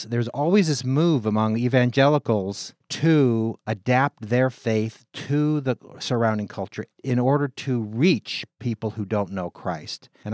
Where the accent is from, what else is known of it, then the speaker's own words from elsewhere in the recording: California, United States; In the North and in the West, certainly I come from California, things were a little more complicated, it seemed to me.